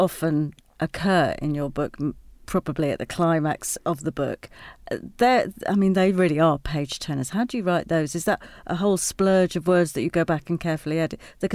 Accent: Yorkshire and the Humber, United Kingdom; I'm as a Yorkshire lass myself.

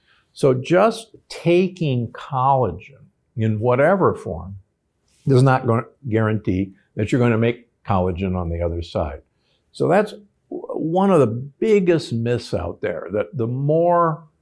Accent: Midwest, United States; I grew up in the Midwest, and my mother would make a pot roast once a week

